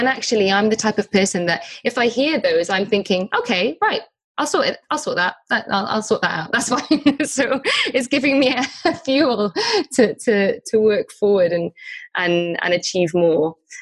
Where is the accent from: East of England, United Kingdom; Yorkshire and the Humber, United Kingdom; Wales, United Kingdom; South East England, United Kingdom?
Wales, United Kingdom; now in England; I should mention that I'm Welsh. So I live in the UK, but I live in England now, and I'm Welsh